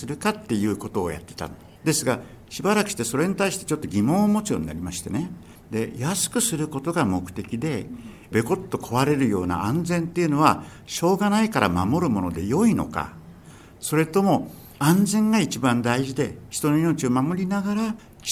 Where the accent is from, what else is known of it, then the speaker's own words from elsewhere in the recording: Setagaya, Tokyo, Japan; now in Fujisawa, Japan; 生まれ育ちがですね、東京の世田谷なんです。辻堂に引っ越してまいりましたのはね、2002年16年前以来ずっとここに住んでおります。